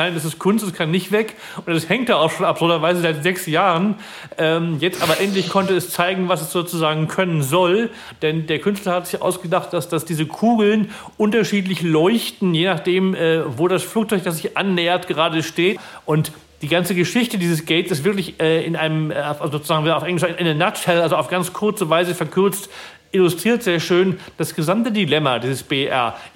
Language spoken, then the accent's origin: German; Hamburg, Germany; ich bin als Hamburger